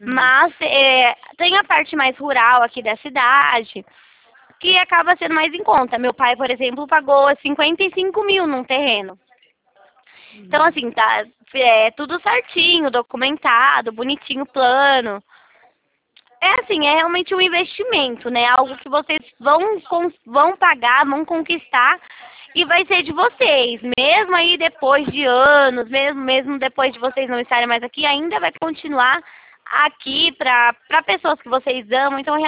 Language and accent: Portuguese; Itatiba, São Paulo, Brazil; Eu sou de Itatiba, São Paulo.